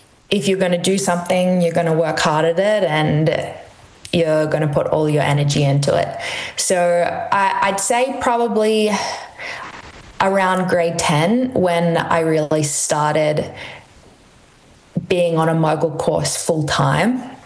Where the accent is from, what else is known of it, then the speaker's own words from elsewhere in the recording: Brisbane, Queensland, Australia; So I grew up in Brisbane, which is in the state of Queensland.